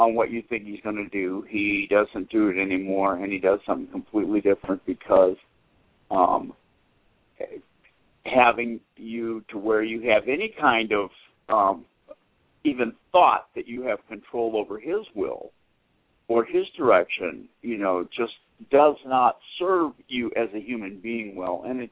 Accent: Boston, Massachusetts, United States; I mean, we're Irish, and we're Catholic, and we're from Boston.

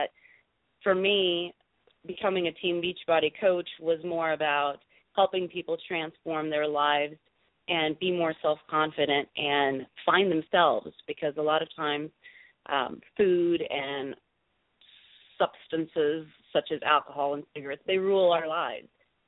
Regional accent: Germany; also born or lived in Texas; I am originally from Germany. … when I lived in Texas.

